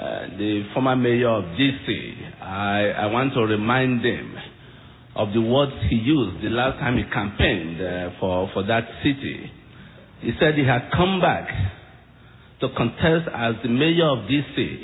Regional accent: Los Angeles, California, United States; I come from South Central Los Angeles, in a place where people do not even care about Pacifica.

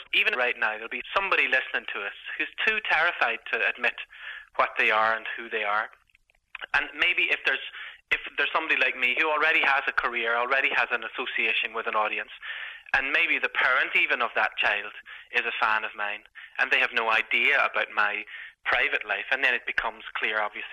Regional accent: Belfast, Northern Ireland, United Kingdom; in Belfast, and hopefully some of your listeners may know about that.

